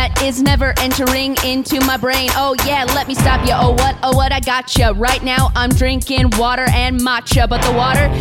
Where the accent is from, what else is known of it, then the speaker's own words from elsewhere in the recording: California, United States; And you were like, you went to UCI, and I was like, oh, I'm from Orange County. And I think we pretty quickly had the SoCal game recognized game.